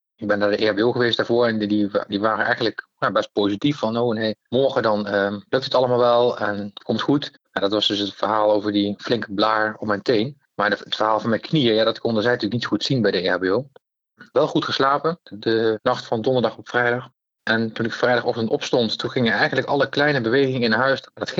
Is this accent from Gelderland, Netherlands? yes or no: yes; Nijmegen, Gelderland, Netherlands; En ook als Nijmegenaar vind ik het ook dat je echt een keer moet hebben gelopen.